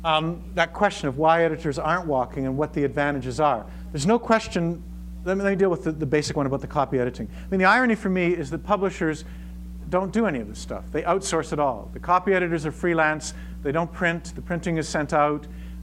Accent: Canada; And as a Canadian, we need to find these routes and means to get to these American foundations.

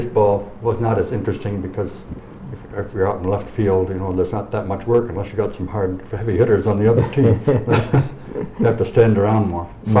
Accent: Rose, New York, United States; also born or lived in Lyons; I was born in Lyons, New York Hospital, but I was raised on a fruit farm in the town of Rose, which is in Wayne County, upstate New York.

